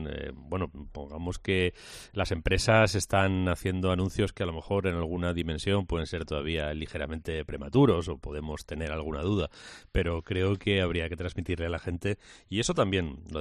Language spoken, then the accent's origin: Spanish; Community of Madrid, Spain; como madrileño a mí me llama mucho la atención